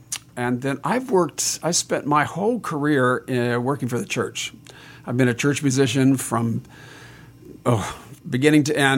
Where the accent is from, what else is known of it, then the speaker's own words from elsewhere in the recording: West Virginia, United States; moved away as an adult; Okay, I'm from West Virginia. That's not near Florida, by the way. When I graduated from high school, I wanted to leave West Virginia to see what the big world is like out there. I ended up going to Michigan and going to Michigan State.